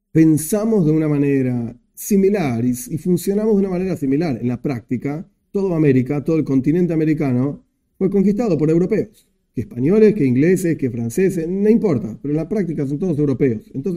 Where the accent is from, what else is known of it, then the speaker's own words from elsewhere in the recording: Argentina; me duele muchísimo decirlo porque yo soy argentino también